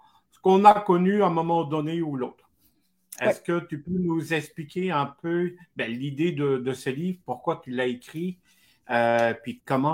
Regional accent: Belgium; also born or lived in Italy; moi, je suis belge et italien, donc imagine comment je parle avec mes mains.

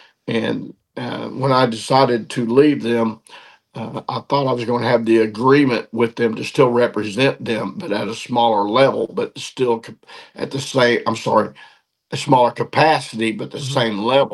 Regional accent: Missouri, United States; I am from Southern Missouri, born and raised right here.

